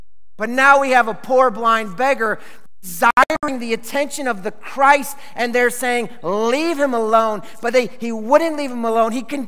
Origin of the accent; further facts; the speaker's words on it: Illinois, United States; growing up near Chicago, we regularly had interactions with people who were poor and homeless